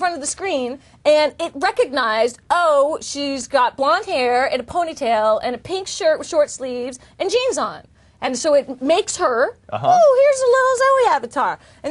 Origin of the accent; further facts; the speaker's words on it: New York, United States; So I already know, because I'm from New York, I go to Disney World all the time